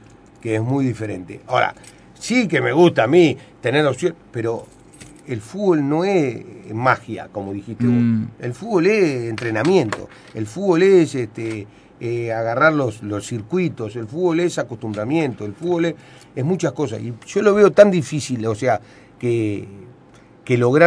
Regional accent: Uruguay; ¿Somos uruguayos? Sí. Somos uruguayos y queremos ganar a todos

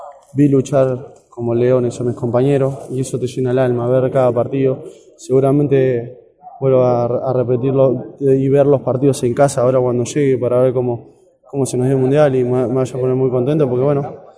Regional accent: Uruguay; como uruguayo siempre somos precavidos en ese aspecto, en los detalles.

